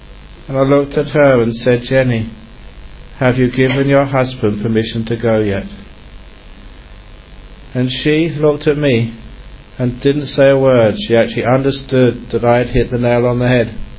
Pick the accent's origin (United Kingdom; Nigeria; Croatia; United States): United Kingdom; Cambridge, East of England; also born or lived in Thailand; I grew up with him in Thailand, and we were very good friends because he was from Oxford and I was from Cambridge.